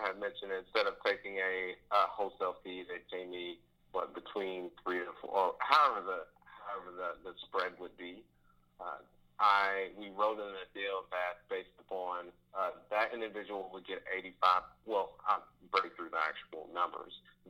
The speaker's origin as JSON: {"language": "English", "town": "Indianapolis", "region": "Indiana", "country": "United States", "tie": "born or raised there", "said": "I'm native, born and raised in the Indianapolis market, from the rougher parts that people would kind of shy away from"}